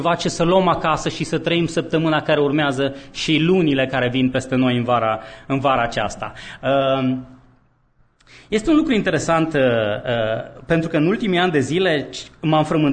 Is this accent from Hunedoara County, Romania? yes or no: yes; Hațeg, Hunedoara County, Romania; moved away as an adult; also born or lived in Craiova; În 91, deși sunt din Hațeg deloc, am plecat la facultate în Craiova. Niciun ardelean sănătos la minte nu trece munții